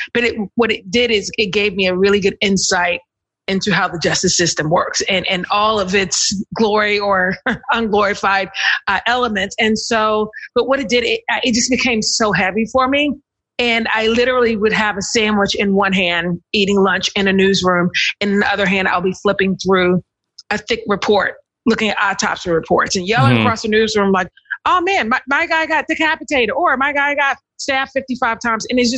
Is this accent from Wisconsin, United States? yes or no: no; North Carolina, United States; moved away as an adult; also born or lived in New York City; I'm originally from North Carolina.